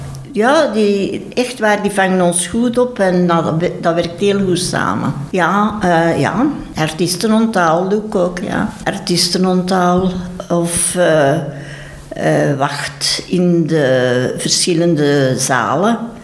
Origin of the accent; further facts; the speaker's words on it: Beersel, Flanders, Belgium; now in Ostend, Belgium; Ik kom van Beersel, tegen Halle.